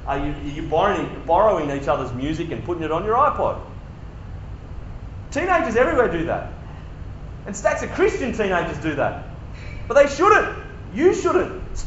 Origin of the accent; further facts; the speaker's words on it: Queensland, Australia; As an Australian, that's a hard thing. As a North Queenslander, my guess is that's a hard thing.